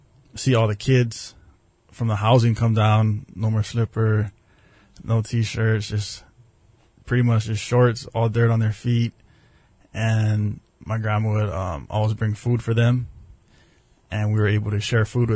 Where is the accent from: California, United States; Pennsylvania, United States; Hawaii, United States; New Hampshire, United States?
Hawaii, United States; Kalihi; Well, when I was younger, as you said, I was raised in Kalihi. So we would practice every day at Kalakaua District Park.